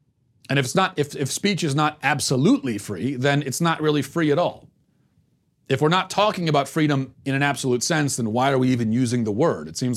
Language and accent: English; Canada; I'm from Canada, where we have hate speech laws, and comedians get fined for making offensive jokes.